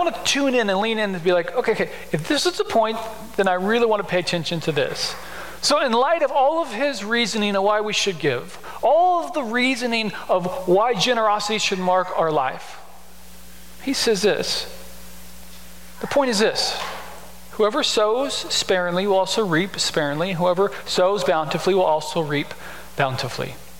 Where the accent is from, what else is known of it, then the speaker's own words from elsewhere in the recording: Beatrice, Nebraska, United States; Man, I grew up in Beatrice. I went to seminary out in Colorado, and I forgot how rural and hickish my background was.